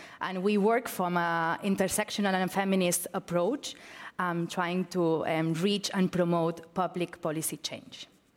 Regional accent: Barcelona, Catalonia, Spain; And I'm from Spain, I'm from Barcelona

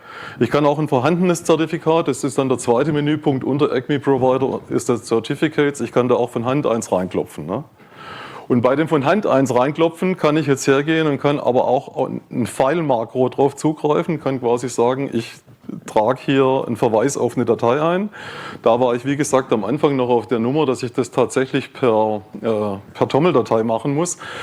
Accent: Baden-Württemberg, Germany; ich bin Schwabe, Württemberger, wir sind sparsam.

